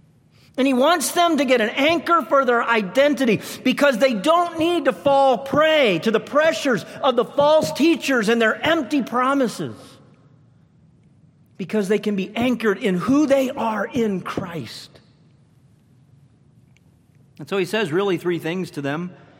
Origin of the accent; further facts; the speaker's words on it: Nova Scotia, Canada; where I grew up in Nova Scotia, behind my house, my father had about an acre of a garden.